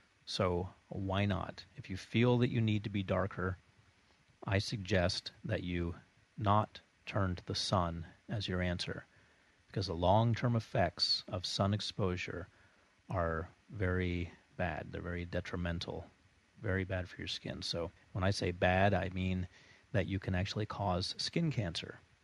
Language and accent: English; Florida, United States; And I grew up in South Florida, and I enjoyed getting out there and lying in the sun, soaking it up.